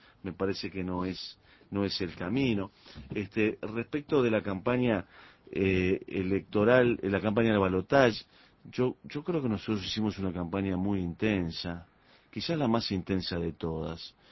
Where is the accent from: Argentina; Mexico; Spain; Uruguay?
Uruguay; Me siento un colorado, un uruguayo que está trabajando.